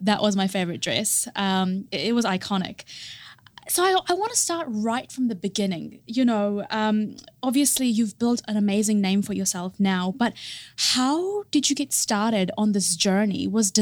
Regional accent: India; because I'm Indian.

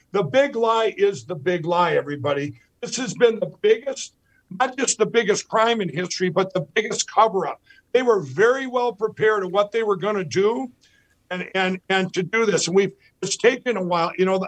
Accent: Minnesota, United States; Like my my home state of Minnesota, we have a lot of towns that have shrunk in the farming, in southern Minnesota

